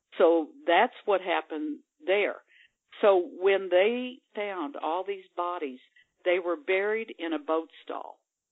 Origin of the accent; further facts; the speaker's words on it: Rockport, United States; We grew up here in Rockport, David and I did.